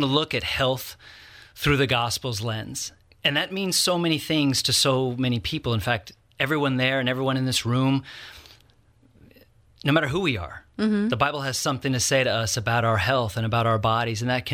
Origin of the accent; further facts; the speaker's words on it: El Paso, Texas, United States; Well, I grew up in El Paso, Texas, went to Baylor University and got my master's in the UT system.